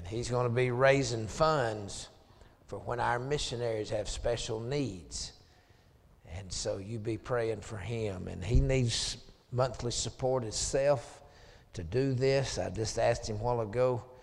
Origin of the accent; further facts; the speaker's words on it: Georgia, United States; I'm not a Cajun, I'm a Georgian.